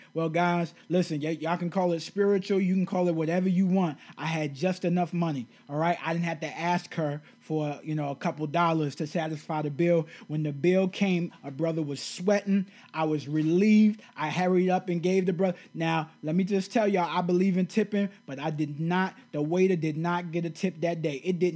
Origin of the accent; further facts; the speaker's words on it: New York, United States; you know, I'm from New York, and so you can't let them see you sweat.